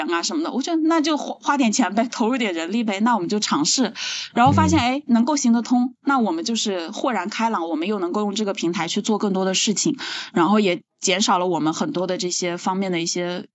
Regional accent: Jiangsu, China; born there; 我本来是在农村出生的，就是我们那个年代，都是、虽然我也才31、32岁，就我们那个年代，其实农村还是比较重男轻女的，就在江苏的农村啊

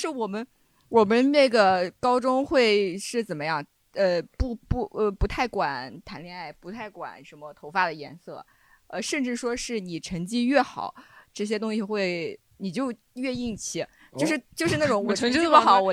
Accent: Shandong, China; 那个我也是15届的，但是我也是山东的，

